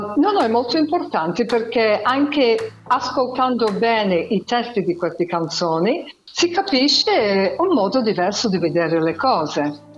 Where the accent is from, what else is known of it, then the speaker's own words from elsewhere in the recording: North West England, United Kingdom; Italian is a second language; perché io vengo dall'Inghilterra, vengo vicino a Manchester